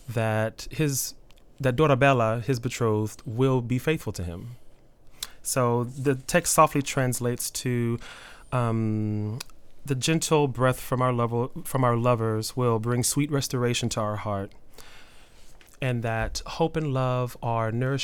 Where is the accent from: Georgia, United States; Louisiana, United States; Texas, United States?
Texas, United States; Marshall; So, yeah, I am from Marshall, Texas. That's my hometown.